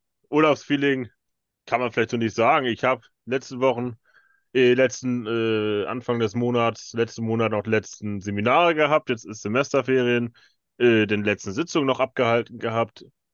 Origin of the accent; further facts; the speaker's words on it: Northern Germany, Germany; Natürlich sage ich als Norddeutscher, Fischbrötchen ist einfach lecker und geht immer.